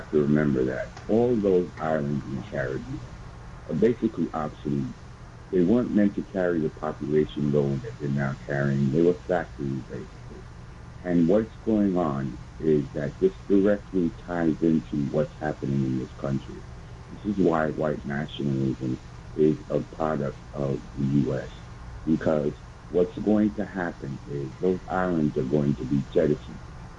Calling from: East New York, New York, United States; calling from East New York.

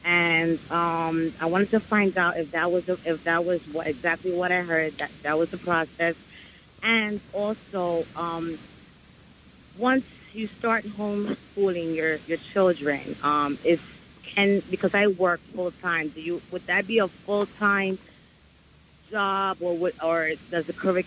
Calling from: New York City, New York, United States; From New York City. I'm in Manhattan as we speak.

